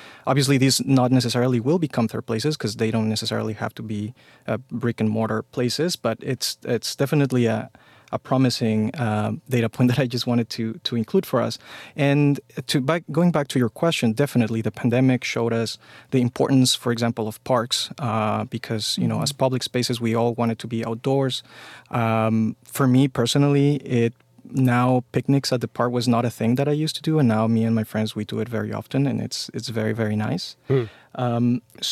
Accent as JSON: {"language": "English", "country": "Mexico", "tie": "born or raised there", "said": "I grew up in Mexico"}